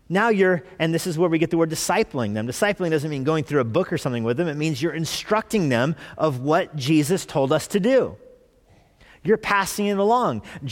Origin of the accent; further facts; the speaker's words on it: Albuquerque, New Mexico, United States; I was born in the United States, you know, grew up in Albuquerque, but I didn't grow up going to church.